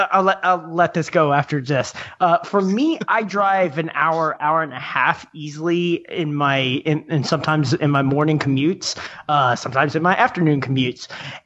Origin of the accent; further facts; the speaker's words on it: Texas, United States; I'm from Texas. We don't get to enjoy this.